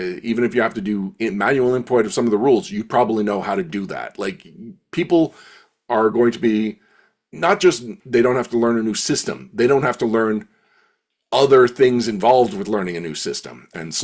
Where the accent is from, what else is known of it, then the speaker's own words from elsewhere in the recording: Canada; I was coming up on the end of my employment insurance because I'm Canadian.